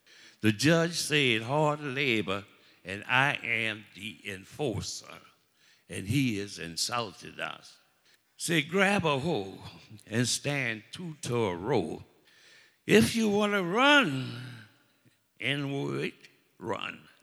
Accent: Vashon, Louisiana, United States; because I'm from Vashon, Louisiana, and I come from peace work on plantations.

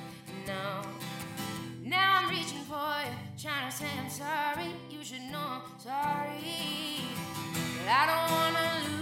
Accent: Chicago, Illinois, United States; now in Nashville, United States; I grew up in Chicago, and I live in Nashville

